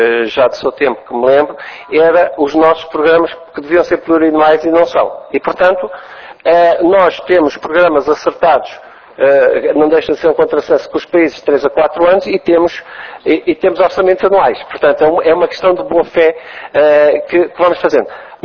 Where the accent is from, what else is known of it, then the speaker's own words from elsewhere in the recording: Angola; born there; eu nasci em Angola. Eu sou angolano